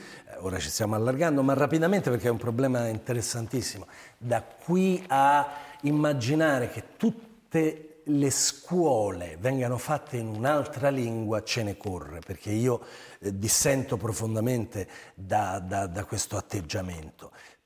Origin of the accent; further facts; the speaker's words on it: Chile; Italian is a second language; Come cilena la definirei.